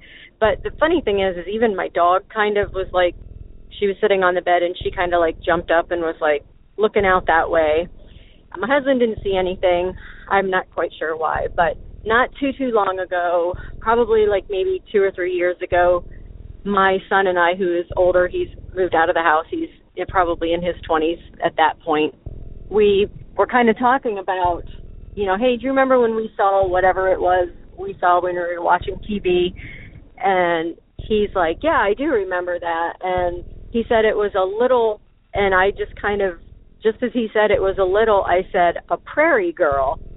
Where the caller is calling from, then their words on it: Ohio, United States; I'm calling from Ohio